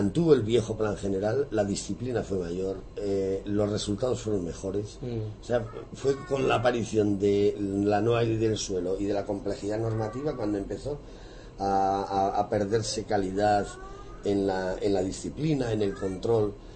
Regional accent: Navarre, Spain; Yo soy navarro y estudiante de Deusto

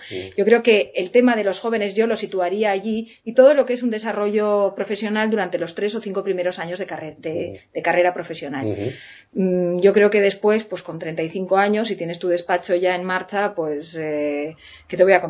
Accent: Barcelona, Catalonia, Spain; Yo como arquitecta barcelonesa me siento más respaldada en el colegio durante estos 4 años

